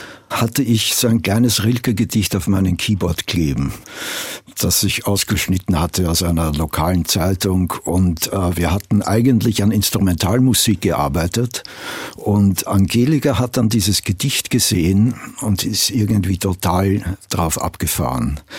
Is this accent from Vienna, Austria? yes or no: yes; Vienna, Austria; now in United States; Ich komme ja aus Wien ursprünglich und zwar aus einem Nachkriegs-Wien, das wirklich sehr trist und sehr, sehr depressiv war.